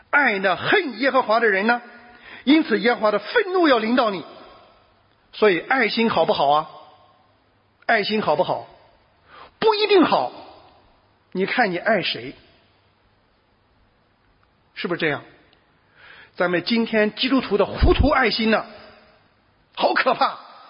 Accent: China; 我们中国人缺乏先知的这种品性，就是耶和华如此说，他要如此传，不管付多大的代价，这是我们所需要的。

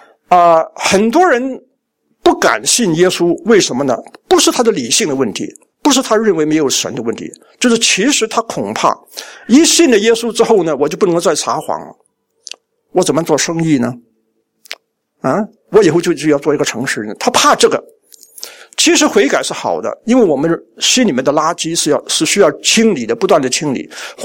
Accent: China

